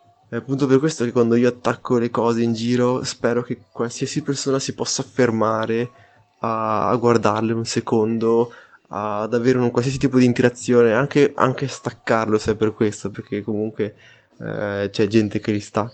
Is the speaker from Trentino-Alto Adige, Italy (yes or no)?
yes; Laives, Trentino-Alto Adige, Italy; io sono di Lives, a dire la verità, però appunto la mia città comunque è Bolzano. Bolzano è il posto in cui giro, in cui me la vivo, in cui ho fatto un sacco di esperienze